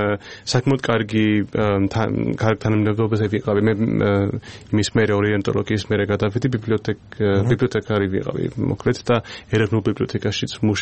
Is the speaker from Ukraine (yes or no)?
no; North West England, United Kingdom; ახლა მე საწესო წარმოშობით ლანკაშერიდან ვარ, აი ნორთ